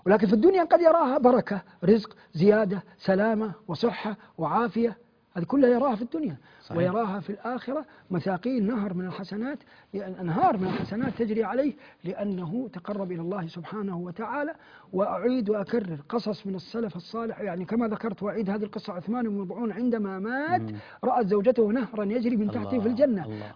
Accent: Mecca, Makkah Province, Saudi Arabia; والله عندنا في مكة وفي غير مكة، بلدنا مباركة، بلادنا مباركة الحمد لله.

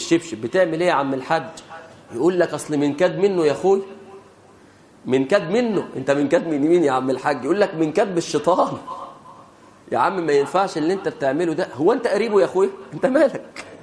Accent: Egypt; رأيت امرأة كبيرة مسنة من وجه إبلي عندنا في مصر

